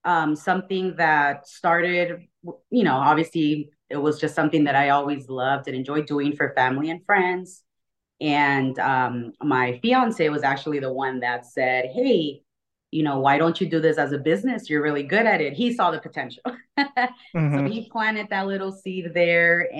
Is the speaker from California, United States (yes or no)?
yes; California, United States; now in Las Vegas, United States; I'm originally from California.